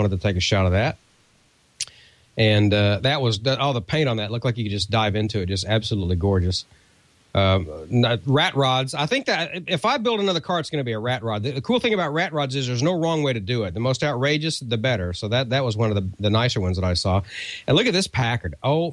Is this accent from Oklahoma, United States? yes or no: yes; Oklahoma, United States; I gotta represent my home state here